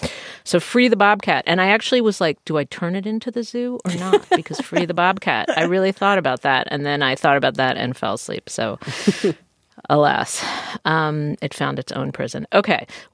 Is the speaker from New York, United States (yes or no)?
yes; Queens, New York, United States; because I grew up in Queens, I know all about bobcats, you know?